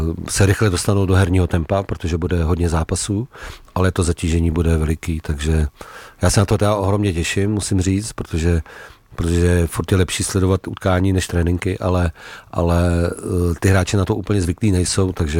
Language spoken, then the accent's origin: Czech; Karlovy Vary, Karlovy Vary Region, Czechia; protože jsem z Karlových Varů, mám daleko na Moravu